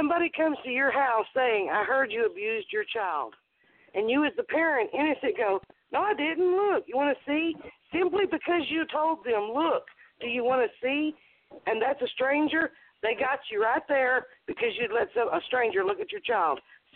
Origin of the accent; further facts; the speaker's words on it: the South, United States; You know, I came from the South, and at one point I didn't have a college understanding of words.